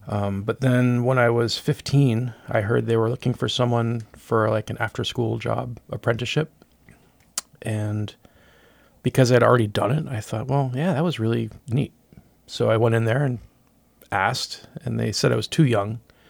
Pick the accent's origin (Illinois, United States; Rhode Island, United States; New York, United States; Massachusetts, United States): Rhode Island, United States; Newport; Yeah. Yep. I grew up in Newport.